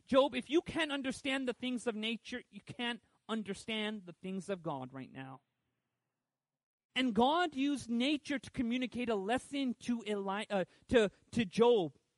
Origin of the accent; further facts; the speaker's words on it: California, United States; I grew up in Southern California. You want to know the biggest animals in Southern California? Chihuahuas? And pigeons. Those are the biggest animals. That's what we have in Orange County.